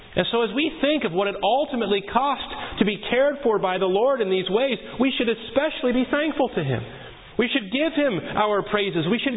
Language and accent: English; United States; Because even though I was in their land, I'm an American.